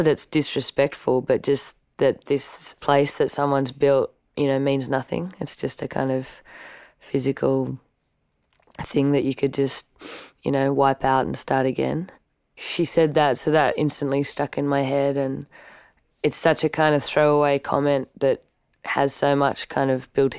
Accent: Melbourne, Victoria, Australia; I'm a songwriter from Melbourne in Australia.

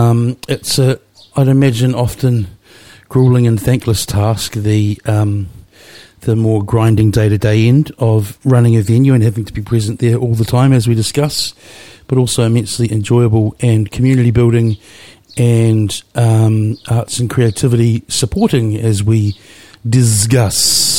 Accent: Wellington, New Zealand; now in Auckland, New Zealand; from Tamaki Manukau, Auckland, New Zealand. But as many regular listeners will know, I am originally from Wellington, still call myself a Wellingtonian in Auckland.

